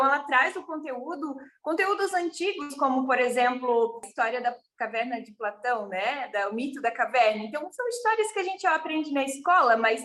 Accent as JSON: {"language": "Portuguese", "town": "Brusque", "region": "Santa Catarina", "country": "Brazil", "said": "Olá, então … sou professora, sou de Brusque, Santa Catarina"}